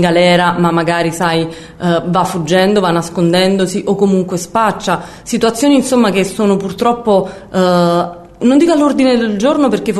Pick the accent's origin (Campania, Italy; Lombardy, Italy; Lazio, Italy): Campania, Italy; Naples; Anch'io sono nata lì e ci ho vissuto per tutta l'infanzia.